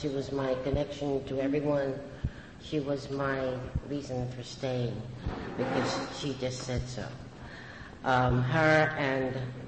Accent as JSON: {"language": "English", "town": "Brooklyn", "region": "New York", "country": "United States", "tie": "born or raised there", "said": "I'm born and raised in Brooklyn, but I travel all over the place."}